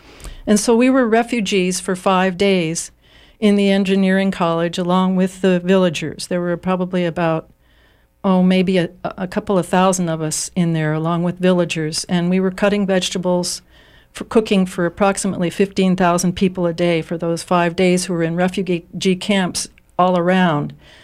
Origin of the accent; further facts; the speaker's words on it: California, United States; I'm from California, and so I know what earthquakes feel like